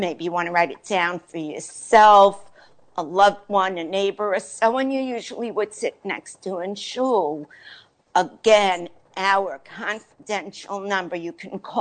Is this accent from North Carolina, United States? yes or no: no; Crown Heights, New York, United States; I was born in Crown Heights. Not born. I was born out of Crown Heights, but I grew up in Crown Heights, went to school in Crown Heights.